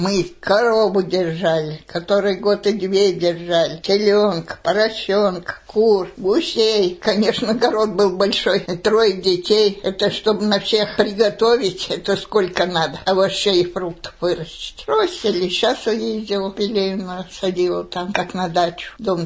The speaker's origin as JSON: {"language": "Russian", "town": "Zelenets", "region": "Ulyanovsk Oblast", "country": "Russia", "tie": "born there", "said": "Я родилась очень далеко, в Ульяновской области, Теренгульский район, село Зеленец."}